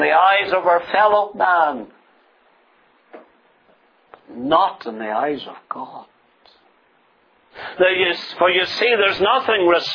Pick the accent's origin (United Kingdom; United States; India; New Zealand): United Kingdom; I'm British, and I'm proud to be British. I have Canadian citizenship, and I'm proud of that also.